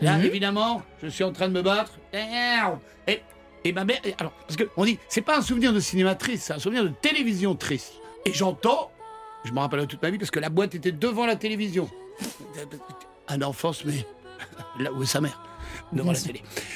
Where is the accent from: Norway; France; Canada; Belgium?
Belgium; normalement, chez nous en Belgique, il est tous les ans, c'est obligatoire.